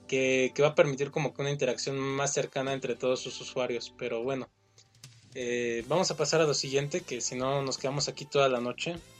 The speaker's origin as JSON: {"language": "Spanish", "country": "Mexico", "said": "en algún momento descubren que soy mexicano"}